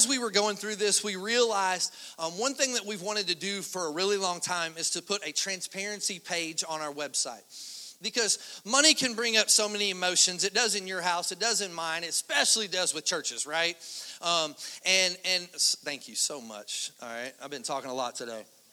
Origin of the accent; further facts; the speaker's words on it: Kentucky, United States; Sorry. I'm from Kentucky. We say Kroger's.